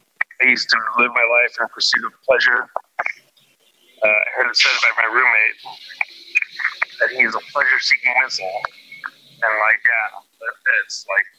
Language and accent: English; Ukiah, California, United States; I'm from Ukiah, and one of my many nicknames, one of my nicknames from our fellows up there